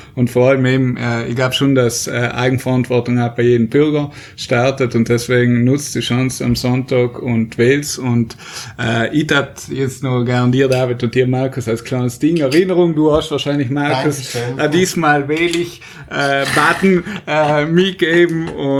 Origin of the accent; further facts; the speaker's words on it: Trentino-Alto Adige, Italy; es ist nicht selbstverständlich, dass wir als Südtiroler einen Abgeordneten oder eben überhaupt stellen können